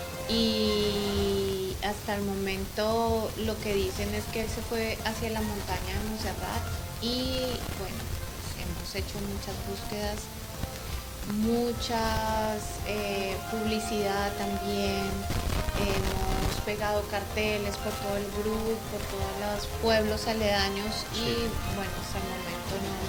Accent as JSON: {"language": "Spanish", "town": "Bogotá", "region": "Bogotá D.C.", "country": "Colombia", "said": "Nosotros somos de Bogotá, la capital."}